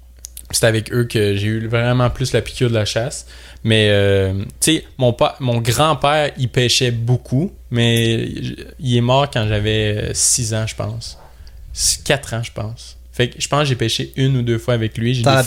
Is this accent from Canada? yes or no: yes; Saint-Lazare, Quebec, Canada; Ben, j'ai 22. Je suis originaire de Saint-Lazare.